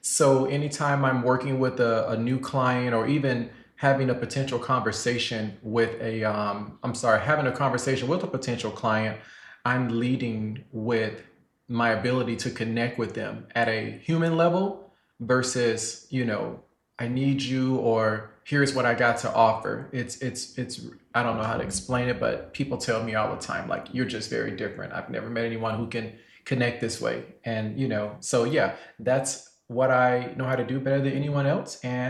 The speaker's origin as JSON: {"language": "English", "town": "Selma", "region": "Alabama", "country": "United States", "said": "I'm originally from Selma, Alabama, so I have this southern charm about me."}